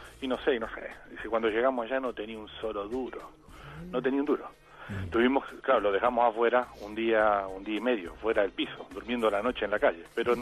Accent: Buenos Aires, Argentina; Yo soy de Buenos Aires. Allá la playa más cerca está a 400, 500 kilómetros.

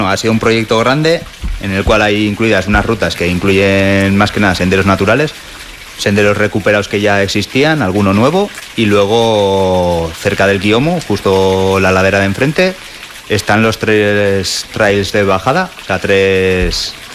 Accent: Bergara, Basque Country, Spain; O sea, mis abuelos eran de aquí, uh-huh. Pero yo soy de Vergara, de Guipúzcoa.

